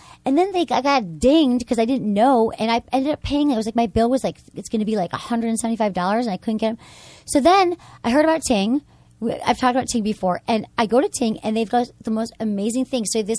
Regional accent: Michigan, United States; I grew up in Michigan. You thought I could handle the blizzards. I'm just not.

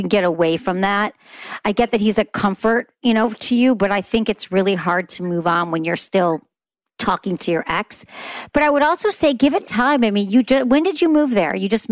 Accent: Michigan, United States; moved away as an adult; because I moved there when I was 22 from Michigan and I didn't know anybody.

